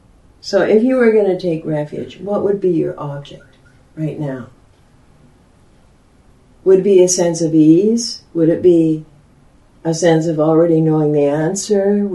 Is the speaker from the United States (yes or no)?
no; Alberta, Canada; born there; I go over the speed limit because I was born in Alberta